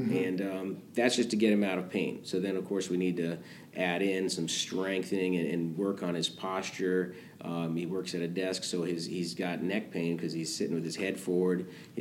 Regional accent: Nebraska, United States; also born or lived in Iowa; now in Coachella Valley, United States; I grew up in Nebraska and went to high school in Iowa, so the Midwest is kind of where I, you know, did call home.

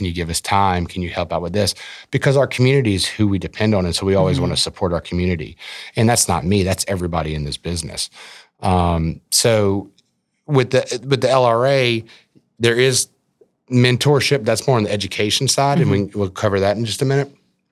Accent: Baton Rouge, Louisiana, United States; I love Lafayette. I'm from Baton Rouge. I love Lafayette.

